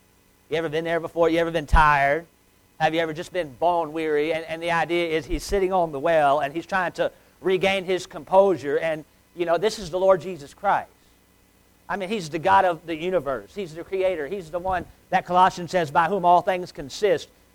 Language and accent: English; Shelby, North Carolina, United States; I mean, when people say, where are you from? You say Shelby, they think, where's that at? And you know, well, we're about an hour west of Charlotte and about an hour east of Asheville.